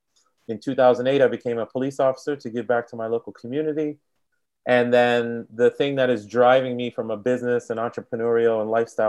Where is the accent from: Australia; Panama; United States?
United States; Boston, Massachusetts; also born or lived in New York; now in Washington, United States; I live in the Washington, D.C. area. I was born in New York, raised in Boston, but I live in DC by way of University of Virginia